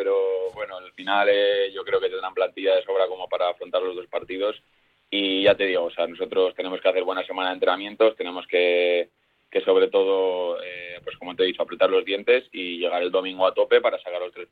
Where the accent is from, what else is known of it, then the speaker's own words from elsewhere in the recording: Zaragoza, Aragon, Spain; es también el fútbol aragonés, que de donde soy yo, de Zaragoza.